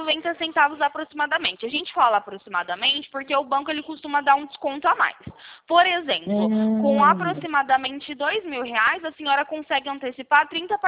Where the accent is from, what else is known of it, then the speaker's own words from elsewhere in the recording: Campinas, São Paulo, Brazil; Eu sou aqui do interior de São Paulo, fico localizada aqui na cidade de Campinas.